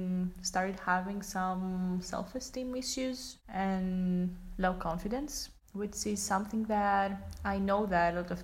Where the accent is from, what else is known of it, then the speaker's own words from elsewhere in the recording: Greece; I'm 23 years old and I'm from Greece.